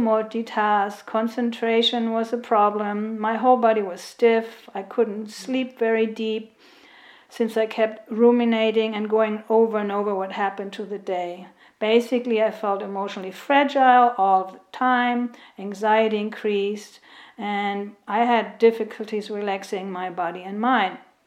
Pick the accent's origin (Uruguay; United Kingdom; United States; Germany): Germany; Northern Germany; We are both from Germany. She's from the south, I'm from the north